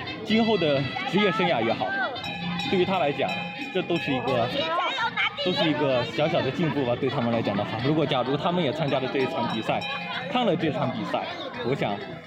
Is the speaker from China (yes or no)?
yes; China; 这是我们中国人的一种精神啊，永不放弃的一种精神